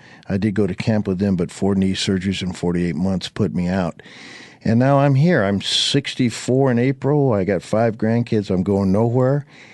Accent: California, United States; now in Arizona, United States; I'm from California originally. I lived out in Arizona now for 40-plus years

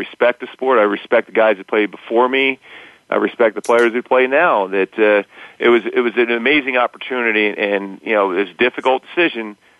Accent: Philadelphia, Pennsylvania, United States; even though we didn't have a whole lot growing up in the Philadelphia area

